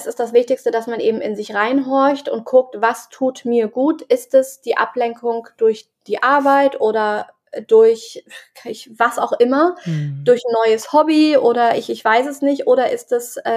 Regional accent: Hamburg, Germany; ich komme aus Hamburg

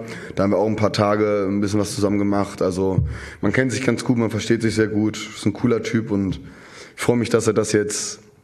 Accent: Hamburg, Germany; In Hamburg, in seiner Heimatstadt, in meiner Heimatstadt.

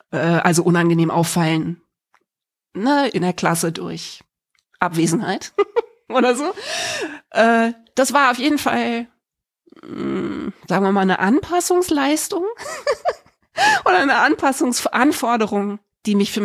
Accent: Berlin, Germany; born there; ich bin eben in Berlin geboren, die ersten 6 Jahre in Berlin gewesen, in so WG-mäßigen Kontexten

